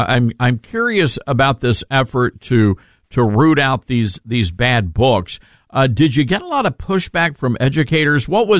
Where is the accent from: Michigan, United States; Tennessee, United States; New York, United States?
Tennessee, United States; Memphis; I live in Memphis, Tennessee, my hometown, and we broadcast our show from Memphis.